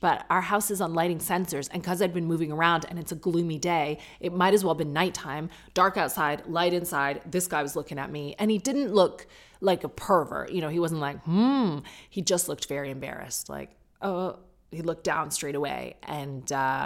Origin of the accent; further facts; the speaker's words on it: United Kingdom; I'm British a bit enough to just act like it didn't happen.